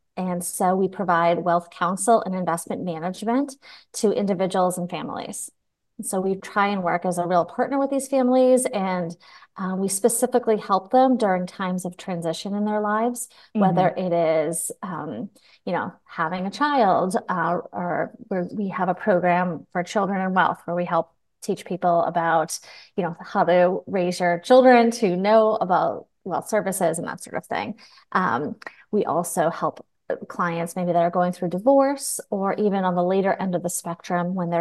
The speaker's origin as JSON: {"language": "English", "region": "Massachusetts", "country": "United States", "tie": "born or raised there", "said": "And so born and raised in Massachusetts, so very love the topic of your podcast."}